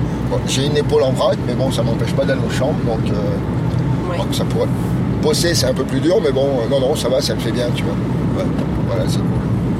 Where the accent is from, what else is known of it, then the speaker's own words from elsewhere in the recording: Saint-Julien, France; je suis de Saint-Julien. J'ai 25 ans à Villars et 25 ans à Saint-Julien